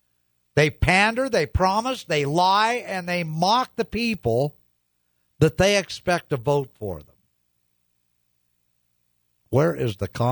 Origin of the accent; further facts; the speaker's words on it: United States; I'm an American, and I believe you're Americans as well.